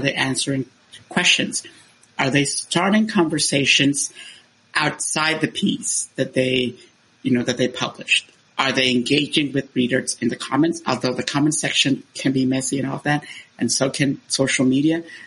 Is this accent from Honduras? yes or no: yes; Honduras; moved away as an adult; when I was born in Honduras and I stayed there until I was 18 years old.